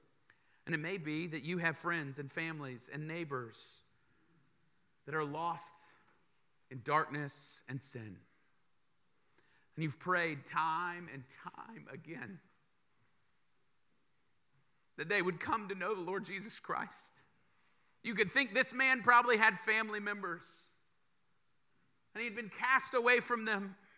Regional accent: United States; born there; I'm an American. I was born there, but my Spanish is it's good

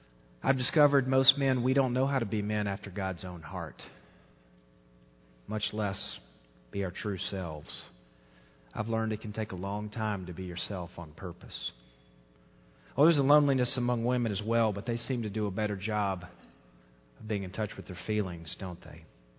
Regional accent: the South, United States; And if there's one thing growing up in the South, as a boy playing football, there's one thing you can't be, is weak.

